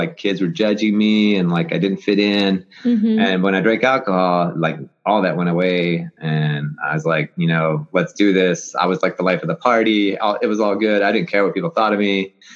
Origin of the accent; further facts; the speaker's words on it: West Virginia, United States; Growing up in West Virginia, there wasn't a whole lot to do. We went to Catholic school.